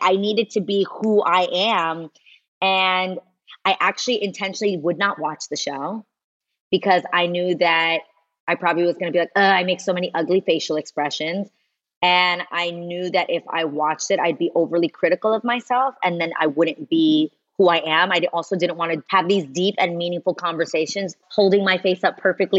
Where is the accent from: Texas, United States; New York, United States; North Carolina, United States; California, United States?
New York, United States; New York City; Like, I'm a girl from New York City. Like, this is authentic to who I am. But I also recognize that there isn't one way to be Latina.